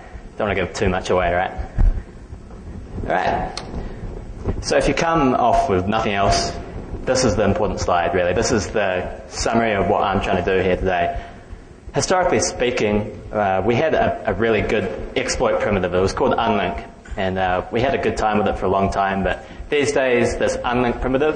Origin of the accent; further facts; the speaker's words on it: New Zealand; I'm a student from New Zealand.